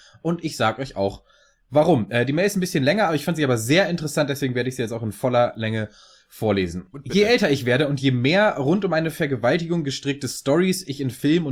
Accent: Kiel, Schleswig-Holstein, Germany; also born or lived in Hanover / Munich; now in Ingolstadt, Germany; ich bin Kieler. Mit weiterer Geschichte in Hannover und München. Ingolstadt habe ich mir Gott sei Dank weder wegen des FCI noch wegen Audi ausgesucht. Das waren eher Frau und Kinder. Ja, Ingolstadt ist also als Insider-Info eher mein Altersruhesitz.

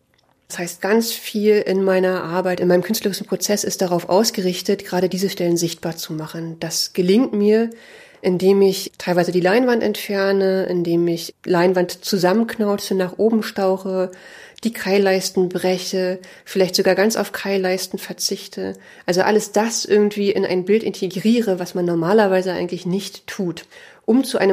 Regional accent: Berlin, Germany; born there; now in Leipzig, Germany; Ich wurde 1980 in Ostberlin geboren. Ich bin 2003 zum Studium nach Leipzig gekommen.

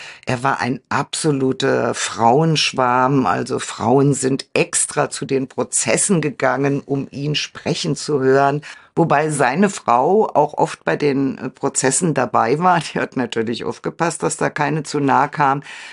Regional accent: Frankfurt am Main, Hesse, Germany; born there; ich bin ja gebürtig in Frankfurt-Main

